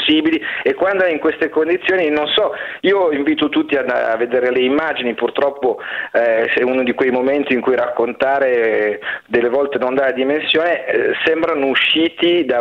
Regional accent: Emilia-Romagna, Italy; io per esempio sono romagnolo

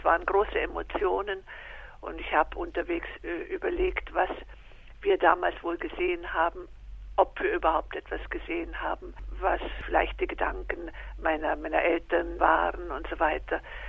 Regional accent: Lower Saxony, Germany; also born or lived in Bohemia; now in Italy; d, in Niedersachsen, in einem Bauerndorf gelebt.

